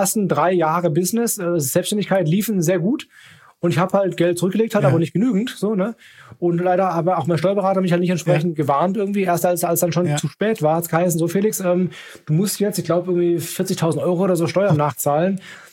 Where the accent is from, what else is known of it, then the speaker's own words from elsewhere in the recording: Baden-Württemberg, Germany; Ich bin Schwabe, so auch eigentlich im Herzen und auch von der Geburt her